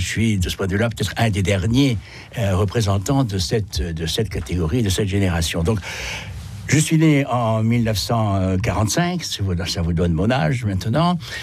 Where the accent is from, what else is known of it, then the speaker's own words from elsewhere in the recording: Nice, Provence-Alpes-Côte d'Azur, France; born there; first language ru; French is a second language; Le russe a été ma langue maternelle jusqu'à mes 6 ans, alors que je suis né à Nice, je suis né en France. Mon père est français